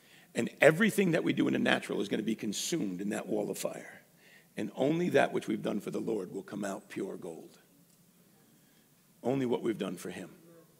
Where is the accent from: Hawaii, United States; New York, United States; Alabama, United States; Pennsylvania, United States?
New York, United States; Earlton; It was the center of our universe where we came from. But just because we came from Earlton